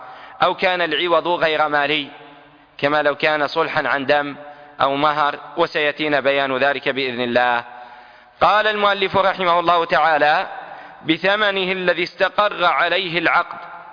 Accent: Saudi Arabia; عندنا في السعودية مثلا

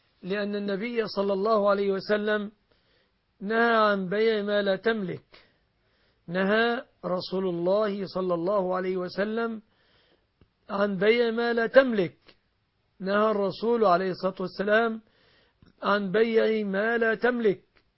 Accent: Egypt

